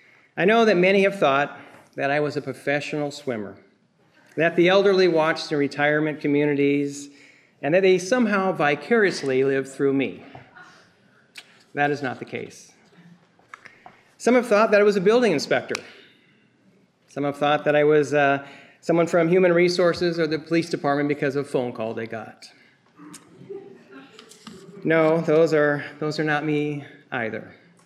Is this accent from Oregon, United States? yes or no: yes; Eugene, Oregon, United States; born there; Here's my real history. I was born in Eugene, Oregon, 1965.